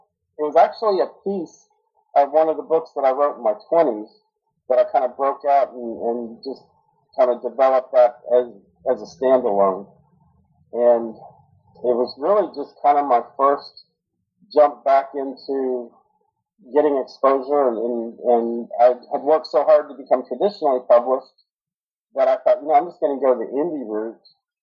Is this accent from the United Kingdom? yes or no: no; Texas, United States; I grew up in Texas, and I've lived in Florida since 2000, so I'm familiar with those two areas.